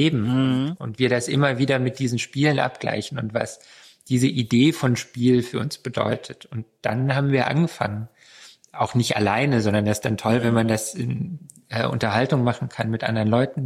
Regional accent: Romania; now in Germany; Wir sind aus Rumänien nach Deutschland gekommen und das war so ein großes Ding.

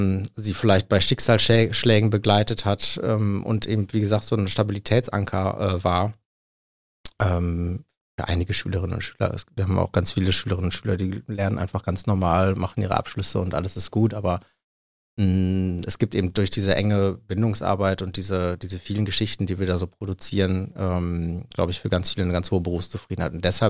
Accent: North Rhine-Westphalia, Germany; ich komme aus dem Münsterland, habe im Gymnasium gelernt.

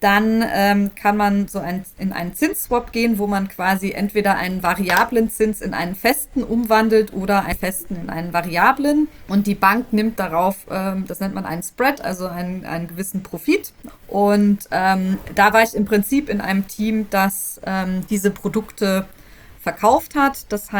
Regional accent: Mexico; accent: Mexican Spanish; Man muss dazu sagen, mein spanischer Akzent ist eben ein mexikanischer Akzent. Das merkt man auch, nachdem ich 3 Sätze rede.

